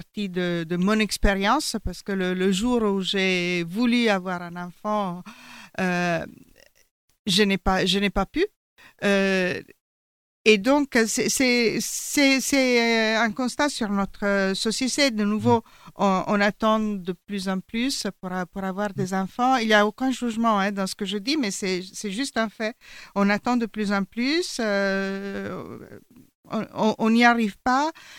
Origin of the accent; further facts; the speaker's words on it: Italy; French is a second language; now in France; Parce que je vis ici depuis plus de 30 ans, mais peu importe, je suis italienne.